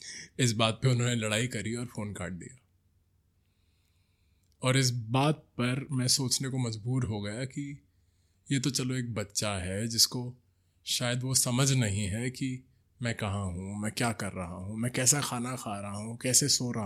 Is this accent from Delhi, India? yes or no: yes; Delhi, India; also born or lived in Himachal Pradesh; now in Mumbai, India; मैं ओरिजिनली दिल्ली से हूँ, लेकिन 2 साल पहले हिमाचल शिफ्ट हो गया था और अब पिछले कुछ वक्त से मैं बॉम्बे आ चुका हूँ।